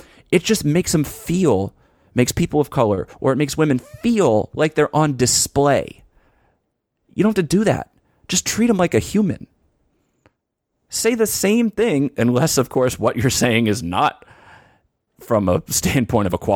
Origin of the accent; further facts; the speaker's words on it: Louisiana, United States; You know, I come from Louisiana, they come from New York or from different parts of North Carolina.